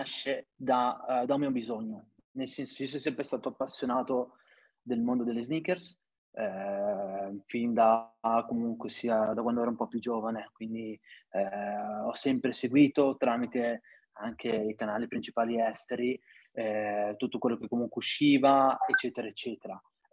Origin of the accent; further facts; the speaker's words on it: Mantua, Lombardy, Italy; io sono di Mantova. A Mantova prendevo quello che appunto mi piaceva